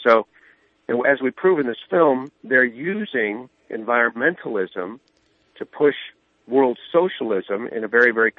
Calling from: California, United States; I'm calling you from the San Francisco Bay Area.

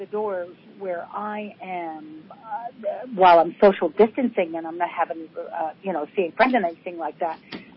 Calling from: Denver, Colorado, United States; I'm calling from Denver. Very cold Denver, Colorado.

